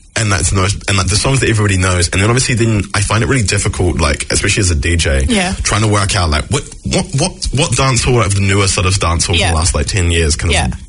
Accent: Jamaica; as proud as I am as a Jamaican

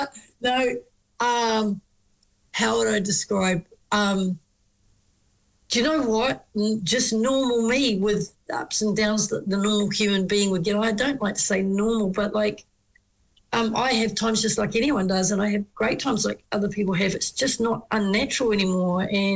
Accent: Taupo, Waikato, New Zealand; I was on holiday in, with mum and dad in Taupo, my hometown.

